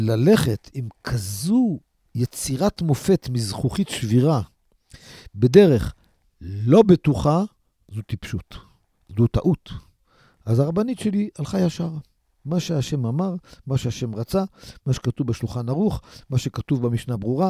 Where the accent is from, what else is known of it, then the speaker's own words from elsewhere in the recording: Kiryat Ata, Haifa District, Israel; אני בצעירותי, בתור ילד, גדלתי בכפר עטה.